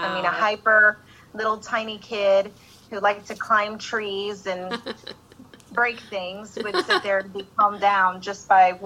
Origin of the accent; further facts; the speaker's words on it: Fort Wayne, Indiana, United States; also born or lived in Van Wert, Ohio; No, I was actually born in Van Wert, Ohio, but I moved when I was very young, but I was raised in Fort Wayne.